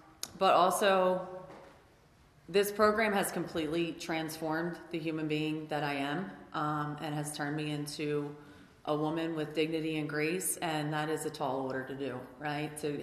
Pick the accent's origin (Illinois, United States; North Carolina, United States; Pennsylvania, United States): Pennsylvania, United States; Philadelphia; moved away; I'm from Philly originally. I moved to San Diego.